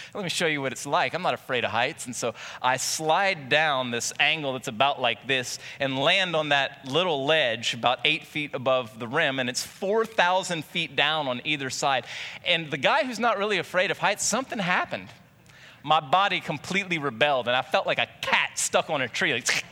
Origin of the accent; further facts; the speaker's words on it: Jennings, United States; Now, I grew up in Jennings, north of Jennings, out in the country, and that was acceptable fare.